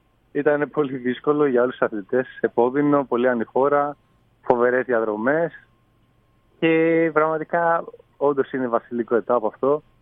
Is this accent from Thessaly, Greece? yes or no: no; Athens, Attica, Greece; Το τελευταίο ετάπ εννοείται, στην Αθήνα, στην πόλη μου, εδώ που προπονούμε, που έχω μεγαλώσει